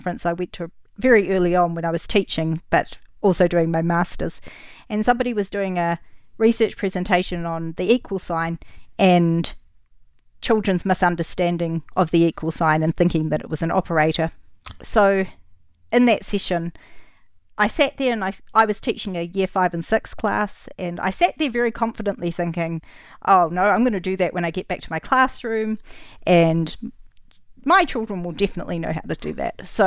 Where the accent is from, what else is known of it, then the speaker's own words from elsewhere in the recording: New Zealand; So I'm from New Zealand, Cook Island, New Zealander. So that means my family comes from one of the small Pacific nations.